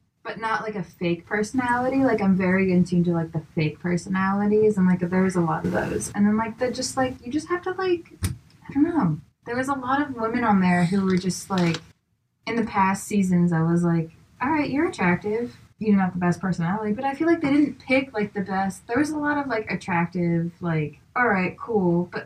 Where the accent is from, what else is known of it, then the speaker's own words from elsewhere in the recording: Canton, Georgia, United States; In Canton, Georgia. I grew up in the South.